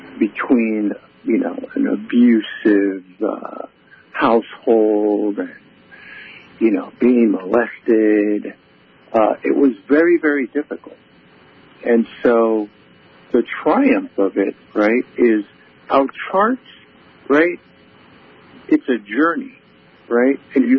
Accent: Brooklyn, New York, United States; Well, you know, I'm originally from Brooklyn, New York.

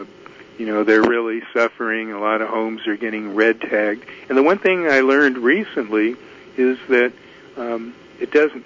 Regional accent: Palos Verdes, California, United States; Now, I know I grew up in Palos Verdes, and over by Portuguese Bend, where I guess it's Palos Verdes Drive East, the road is really moving

